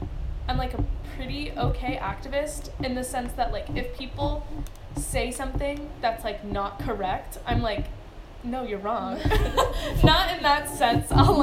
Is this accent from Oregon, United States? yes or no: no; Santa Rosa, California, United States; now in San Francisco, United States; I am from Santa Rosa, California. It's about an hour and a half north from here in San Francisco. It's a kind of biggish town, but definitely not as big as here.